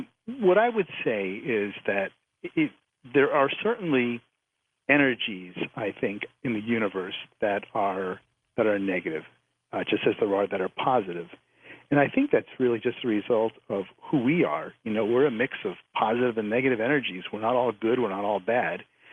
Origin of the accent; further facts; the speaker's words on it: New England, United States; Well, you know, I grew up in New England, which was, a haunted place like so many places are.